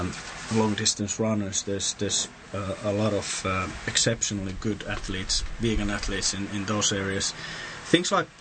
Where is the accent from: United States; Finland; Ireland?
Finland; No, I'm from Finland, but close enough.